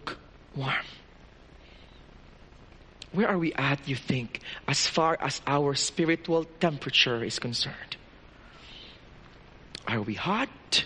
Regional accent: Philippines; I'm Filipino and I love microwave ovens. We don't have a lot of that in the Philippines.

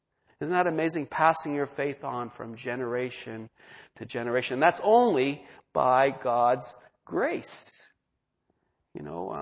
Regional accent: Melbourne, Victoria, Australia; I grew up in Melbourne. My parents were missionaries, and I did my high school in Melbourne. I was in Benalla for about 3 or 4 months when we arrived in 1971

